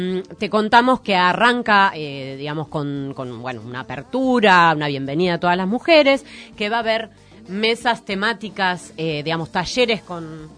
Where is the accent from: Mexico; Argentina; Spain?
Argentina; Haedo, Buenos Aires Province; no me digas porque yo soy oriundo de Aedo